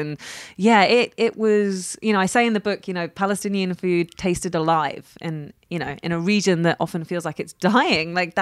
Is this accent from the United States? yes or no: no; United Kingdom; I'm British, but I'm of, you know, Iranian and Pakistani descent.